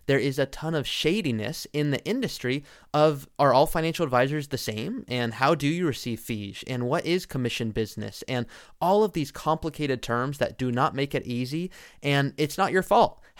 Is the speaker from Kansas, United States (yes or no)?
no; Malibu, California, United States; I grew up in Malibu, California. Malibu is a very affluent area.